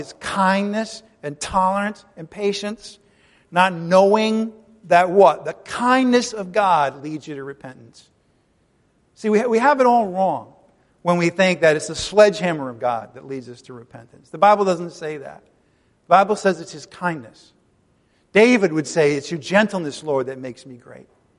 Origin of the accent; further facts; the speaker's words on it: Ireland; Not for me, man. I'm Irish. I have a disadvantage.